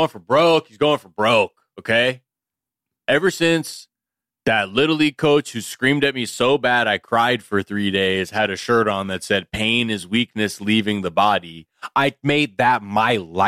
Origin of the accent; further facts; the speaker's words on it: Massachusetts, United States; moved away; I'm also from Massachusetts, but we moved or whatever.